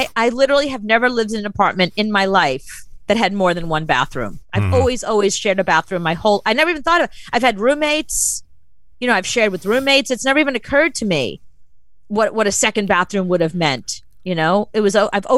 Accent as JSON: {"language": "English", "town": "Brooklyn", "region": "New York", "country": "United States", "tie": "born or raised there", "said": "Even growing up in Brooklyn, we had one bathroom."}